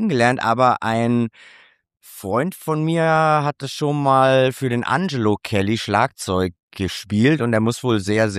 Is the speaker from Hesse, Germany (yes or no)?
yes; Hesse, Germany; Ich komme aus einem kleinen Dorf in Mittelhessen in der Nähe von Marburg.